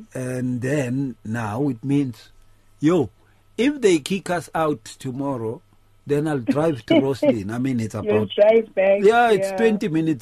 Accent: South Africa; we see ourselves as a South African nation.

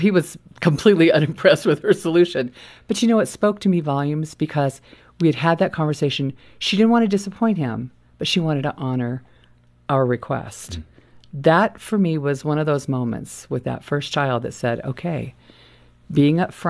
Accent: California, United States; we grew up in California.

